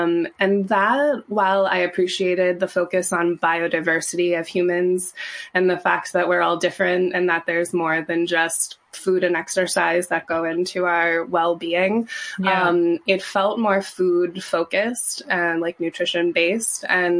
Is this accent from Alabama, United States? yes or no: no; Virginia, United States; I grew up in Virginia.